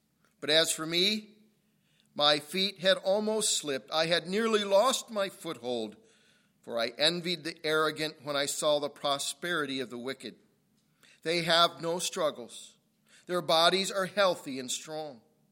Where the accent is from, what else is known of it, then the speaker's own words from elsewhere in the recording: Ohio, United States; I'm from Ohio. I'm a Buckeye boy.